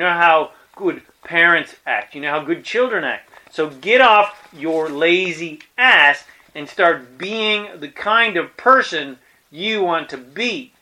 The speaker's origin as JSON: {"language": "English", "region": "Colorado", "country": "United States", "tie": "born there", "said": "I was born in Colorado in the mountains, and I used to go rock climbing all the time."}